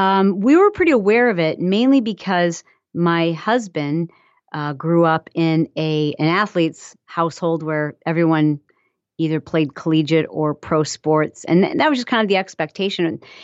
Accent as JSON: {"language": "English", "region": "Michigan", "country": "United States", "tie": "born or raised there", "said": "I'm from Michigan, and so I grew up around farms and, you know, the smell of manure and cows"}